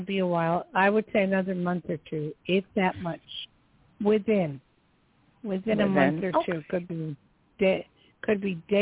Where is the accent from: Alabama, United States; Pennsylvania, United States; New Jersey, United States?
New Jersey, United States; born there; Because I was born in Jersey.